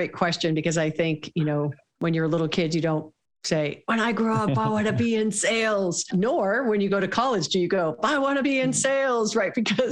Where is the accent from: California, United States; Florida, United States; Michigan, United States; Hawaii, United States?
Hawaii, United States; I was born and raised in Hawaii, actually